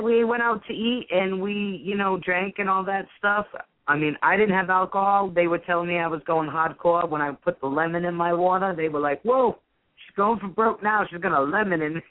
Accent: Ireland; But I was under the umbrella because I'm Irish

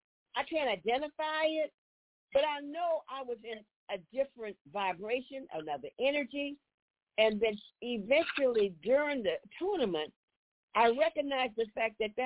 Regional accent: the South, United States; And so I'm from the South

